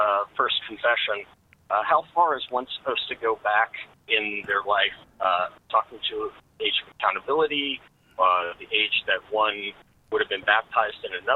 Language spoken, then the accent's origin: English; Columbus, Ohio, United States; And well, I am from Columbus, Ohio originally, so I am familiar with the Pontifical College